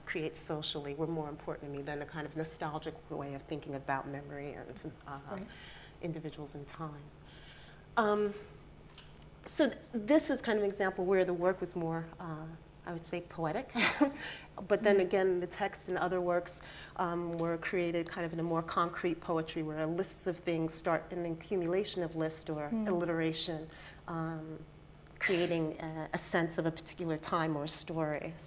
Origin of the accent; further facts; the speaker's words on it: East Coast, United States; also born or lived in California; in going to art school and kind of growing up on the East Coast and then going to graduate school on the West Coast in California